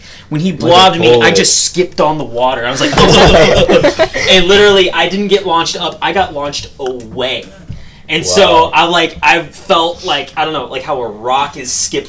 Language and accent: English; Florida, United States; I grew up in Florida.